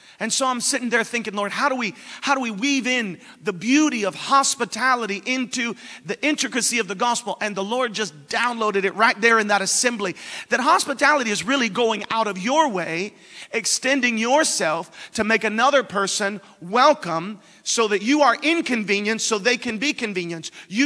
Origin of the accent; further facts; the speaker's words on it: Florida, United States; also born or lived in Missouri; And, you know, growing up in Florida, I'm used to hurricanes.